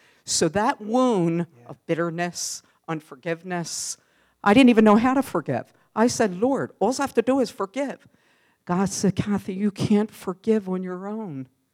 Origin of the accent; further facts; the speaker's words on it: Philadelphia, Pennsylvania, United States; I was around 8 years old. I grew up in Philly.